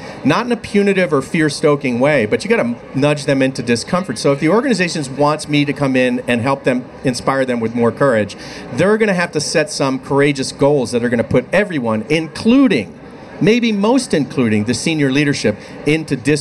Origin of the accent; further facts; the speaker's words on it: Ireland; Well, I'm Irish